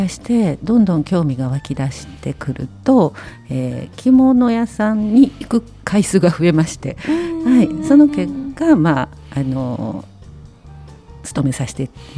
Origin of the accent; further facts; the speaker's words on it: Katsura, Kyoto, Japan; now in Nagaokakyō, Japan; あ、西の方の、うん、桂っていうところで、うんうん、子供の頃は過ごしておりました。